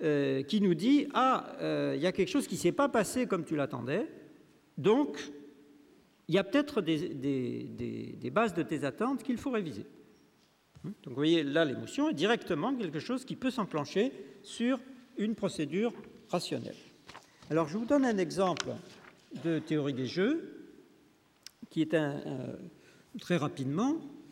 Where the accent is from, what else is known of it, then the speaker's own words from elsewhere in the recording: Aix-en-Provence, Provence-Alpes-Côte d'Azur, France; now in Paris, France; je viens d'Aix-en-Provence, là